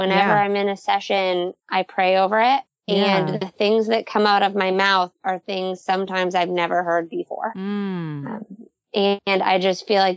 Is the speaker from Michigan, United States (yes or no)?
yes; Michigan, United States; now in Nashville, United States; Well, I am a Midwest girl living in the South. I'm originally from Michigan, and I love that connection with you, Amber.